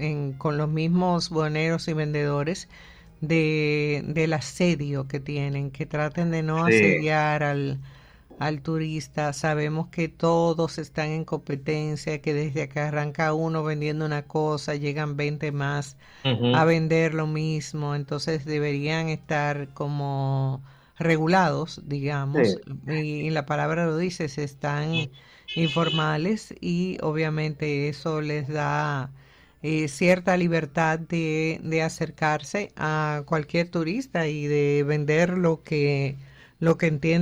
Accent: Dominican Republic; porque yo soy dominicana y si quiero algo sé dónde lo voy a buscar y tranquila

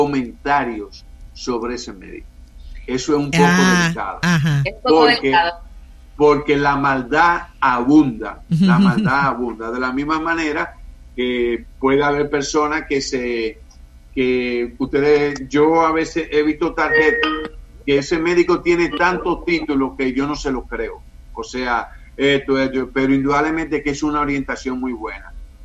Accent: Dominican Republic; El tiempo será el juez de cómo nosotros, como dominicanos, porque cada sociedad tiene una idiosincrasia.

